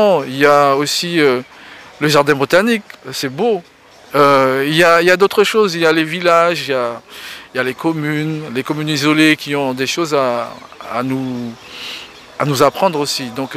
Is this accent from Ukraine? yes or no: no; French Guiana; Je dis souvent que je viens avant tout de la Guyane. Je suis pro-guyanais. Tout le monde le sait que je suis pro-guyanais. Je n'oublie pas que je suis amérindien aussi. Je n'oublie pas que j'ai les trois cultures, ça veut dire créole, amérindien